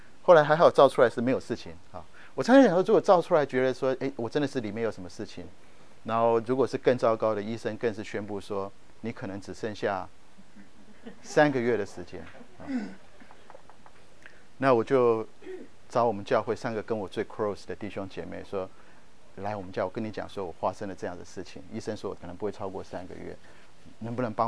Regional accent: China; 我们中国人都很会读书，我们中国人的父母亲很重视教育

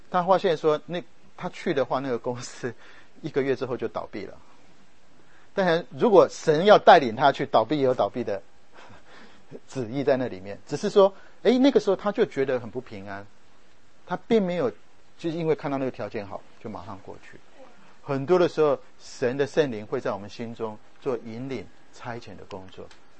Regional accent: Taiwan; 我在台湾长大，我是用普通话，就我们在台湾叫做国语，我在家里都是讲国语，我不太会讲台语

